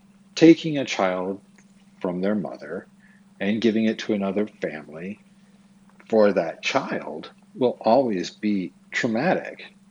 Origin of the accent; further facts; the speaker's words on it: Twin Falls, Idaho, United States; born there; I was born on April 15th, 1974, in Twin Falls, Idaho, at the Magic Valley Regional Medical Center